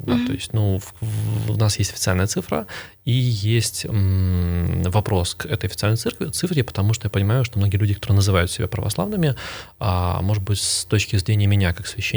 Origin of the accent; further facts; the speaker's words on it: Belarus; я озвучу о том, что я белорус